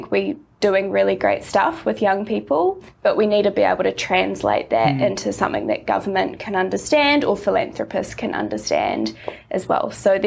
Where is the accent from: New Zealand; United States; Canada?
New Zealand; accent: New Zealand; moved away as an adult; now in Australia; I grew up in New Zealand, which might already be obvious from my accent.